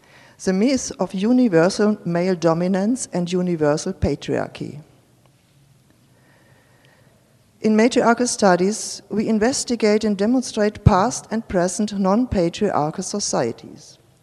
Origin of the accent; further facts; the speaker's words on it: Germany; English is a second language; You heard I'm from Germany, and so English is not my first language, and so I have to read my paper.